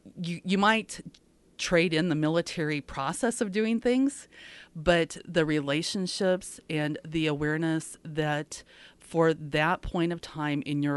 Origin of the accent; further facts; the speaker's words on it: Denison, Iowa, United States; Particularly if you grow up in Western Iowa in an upper middle class family, you're insulated your entire life. I grew up in Denison. The folks in Crawford County knew my family.